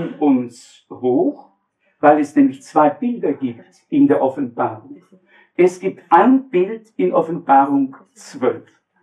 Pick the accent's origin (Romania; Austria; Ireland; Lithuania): Austria; speziell als Österreicher